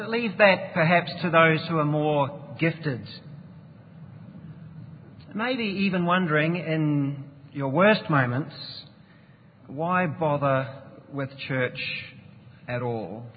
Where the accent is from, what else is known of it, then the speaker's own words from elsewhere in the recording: New Zealand; I grew up in New Zealand, as you may have detected already.